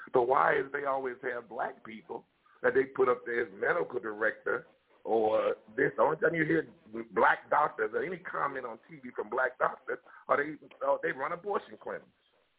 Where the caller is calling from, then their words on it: Chicago, Illinois, United States; from the south side of Chicago.